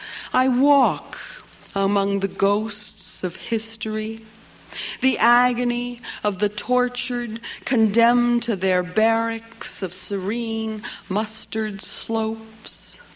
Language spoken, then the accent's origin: English; Santa Barbara, California, United States; I come from the Chumash Nation in Santa Barbara, in California